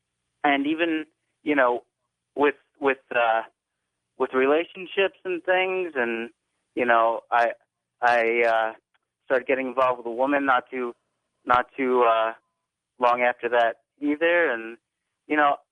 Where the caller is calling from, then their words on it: Glassboro, New Jersey, United States; I'm calling from Glassboro, New Jersey.